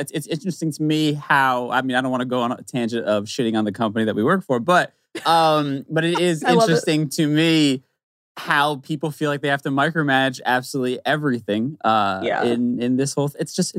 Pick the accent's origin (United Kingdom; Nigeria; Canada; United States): United States; Bronx, New York; also born or lived in New Jersey; I was born in New York City. I grew up early years in the Bronx and then moved to the suburbs of New Jersey for high school and all that stuff.